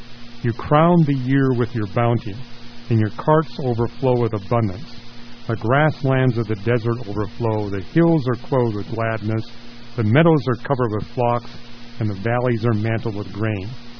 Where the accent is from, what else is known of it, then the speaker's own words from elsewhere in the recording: Canada; You know, I'm from Canada, and I can tell you what's going on in Canada.